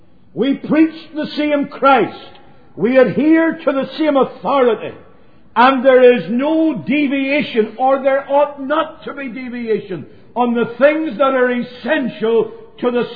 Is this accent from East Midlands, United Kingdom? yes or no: no; Belfast, Northern Ireland, United Kingdom; When I was growing up in Belfast, our people right next door, some of our best friends, Roman Catholics. When we married and moved to Ballymoney, right next door, one of the leading Roman Catholic families in the town.